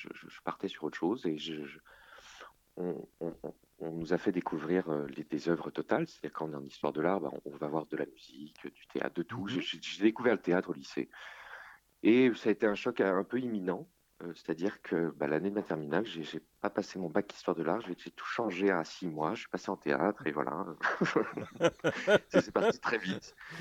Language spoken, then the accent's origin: French; Auvergne-Rhône-Alpes, France; Je viens de Haute-Savoie. J'ai grandi là-bas